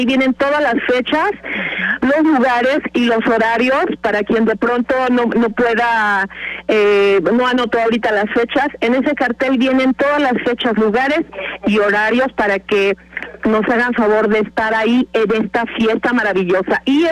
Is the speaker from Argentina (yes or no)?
no; Mexico; lo que somos los mexicanos